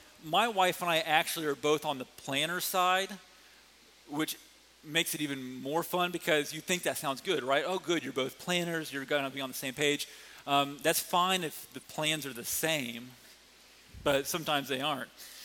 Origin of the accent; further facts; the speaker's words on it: Ohio, United States; So I'm from Ohio. She's from Kansas City. We moved to Southern California.